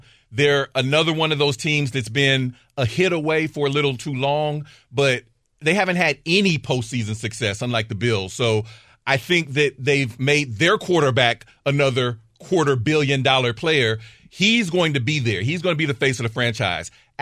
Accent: Ohio, United States; now in Michigan, United States; I am from Ohio. I'm a Bengals fan. But I spent most of my adult life living in Michigan, just outside of, you know, in the Lions market.

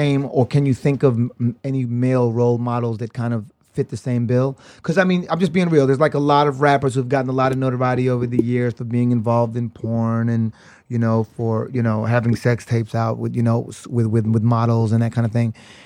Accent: United States; born there; I'm born here, I'm fucking American

